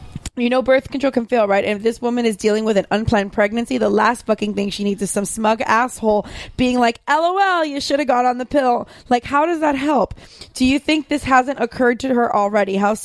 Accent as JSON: {"language": "English", "country": "United States", "tie": "born there", "said": "I love the U.S. It's my favorite country ever. I was born in America."}